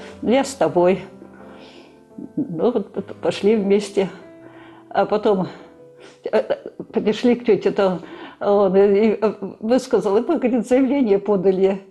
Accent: Leningrad Oblast, Russia; Я родилась в Вологодской области. Потом мы переехали в Ленинградскую область. Там жили тут. Ну, вот станция Ефимовская. Там училась. Там. А потом там тоже школу закончила

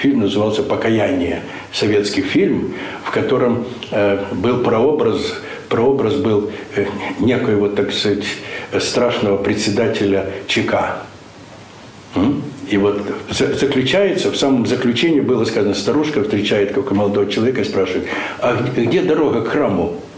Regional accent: Odesa, Odesa Oblast, Ukraine; Одессит. Потому что я с 1958 года, я одессит.

